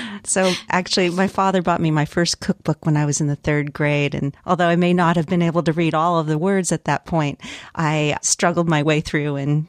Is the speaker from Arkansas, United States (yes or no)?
no; Chico, California, United States; moved away as an adult; my hometown, Chico, where I used to live for 53 years before I relocated here, I realized that my hometown had changed dramatically.